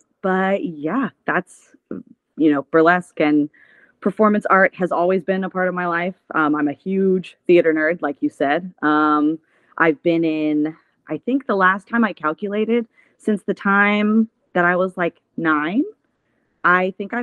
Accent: Tallahassee, Florida, United States; I do a little bit of fetish theater here in my hometown of Tallahassee, Florida, Tallanasty.

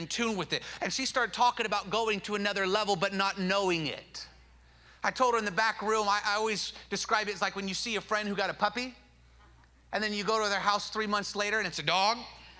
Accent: Seattle, Washington, United States; This is where I was born. I grew up in Seattle. Go Seahawks.

